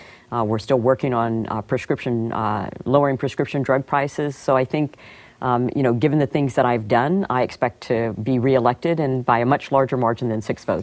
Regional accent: Iowa, United States; So you want to represent your hometown. And my hometown, as you mentioned, Wapello County was put into District 3.

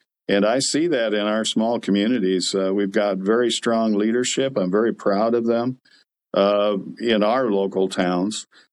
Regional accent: Pomeroy, Ohio, United States; I drive through my hometown of Pomeroy, and there are a lot of vacant lots that used to have a house

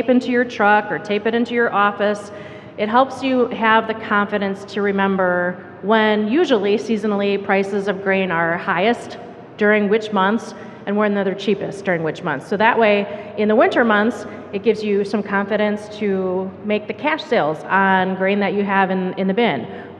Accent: Fond du Lac, Wisconsin, United States; where I live in Wisconsin, I'm from Fond du Lac.

